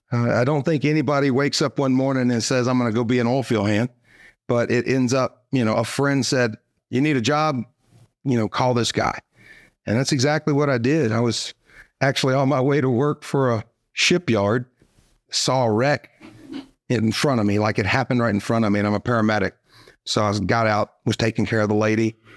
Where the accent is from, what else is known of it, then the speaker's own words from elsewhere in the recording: Gonzales, Louisiana, United States; I'm actually from Gonzales, Louisiana, which is between Baton Rouge and New Orleans.